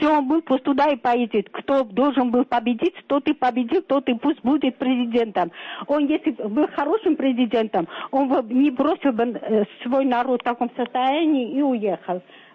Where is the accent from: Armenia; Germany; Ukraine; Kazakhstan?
Armenia; now in Moscow, Russia; я армянка, уже сколько лет мы в Москве.